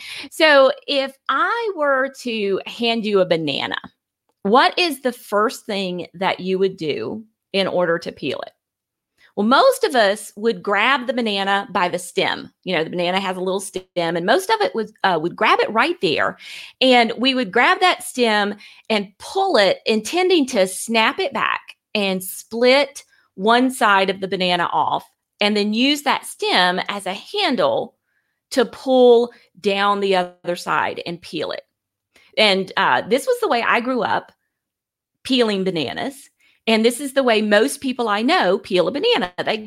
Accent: Alabama, United States; I am from Alabama, if you didn't notice the accent.

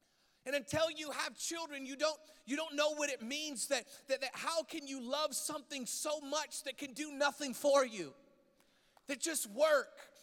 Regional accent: Seattle, Washington, United States; and he was my youth pastor growing up in Seattle, and I tormented him, his poor house.

